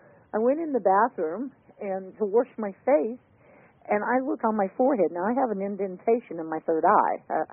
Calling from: Tennessee, United States; I'm calling from Tennessee.

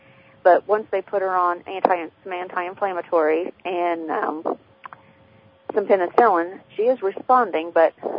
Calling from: California, United States; California.

